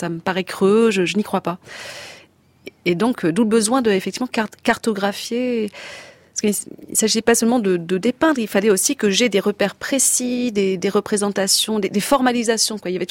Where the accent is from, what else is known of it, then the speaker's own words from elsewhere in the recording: Belgium; c'est parce qu'il se trouvait qu'elle était morte dans un couvent belge et que je suis belge